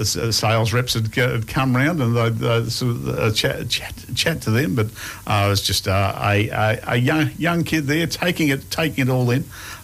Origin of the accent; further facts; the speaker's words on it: Sandringham, Victoria, Australia; born there; I was born in Sandringham Hospital in 1964.